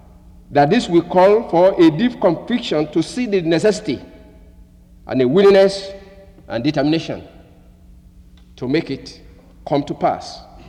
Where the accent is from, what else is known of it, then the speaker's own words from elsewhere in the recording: Nigeria; since I come from Nigeria, and as I'm standing before you, I am a product of missions.